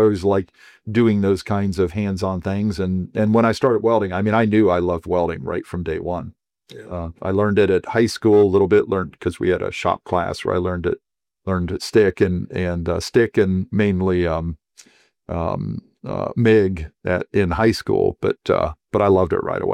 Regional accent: Dayton, Ohio, United States; So I was brought up in Ohio, mainly in the town of Dayton, which you may know as the birthplace of aviation, at least according to the Americans.

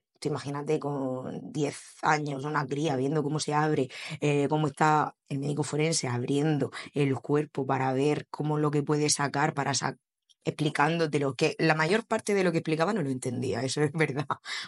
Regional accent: Cartagena, Region of Murcia, Spain; also born or lived in Andalusia; Cuando cumplí 2 añitos me vine a Cartagena por la familia de mi padre y ya hice vida aquí. Realmente soy andaluza, pero solamente de DNI

